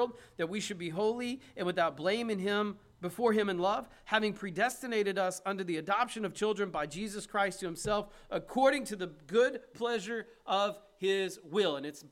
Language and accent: English; United States; I am an American, but this isn't my home.